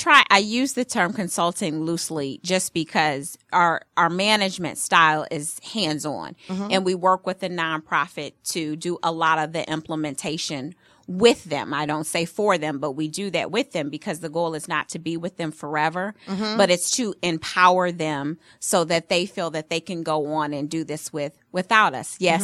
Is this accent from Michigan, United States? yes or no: yes; Detroit, Michigan, United States; working with them to establish some much needed philanthropic efforts in Detroit, Michigan, which is my hometown.